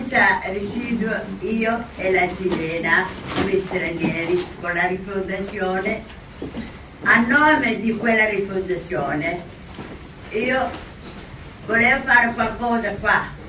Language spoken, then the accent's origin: Italian; Somalia; Italian is a second language; Io sono una somala. Ho studiato l'italiano da noi, siccome eravamo colonia italiana. … E sono comunista.